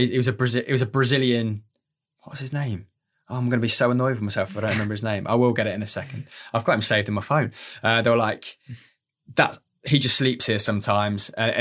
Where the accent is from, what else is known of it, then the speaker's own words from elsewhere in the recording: Leicester, East Midlands, United Kingdom; I grew up in Leicester.